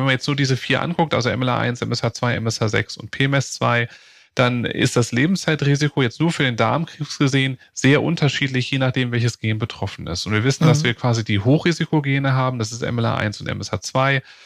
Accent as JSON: {"language": "German", "town": "Bonn", "region": "North Rhine-Westphalia", "country": "Germany", "said": "Und ich komme aus Bonn"}